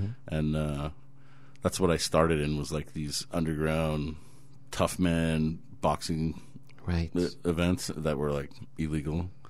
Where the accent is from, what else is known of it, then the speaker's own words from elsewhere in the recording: Scarborough, Ontario, Canada; also born or lived in Unionville, Ontario; I was 6 months to Scarborough, Ontario, and I lived there for about 10 years, and then we moved to Unionville, Ontario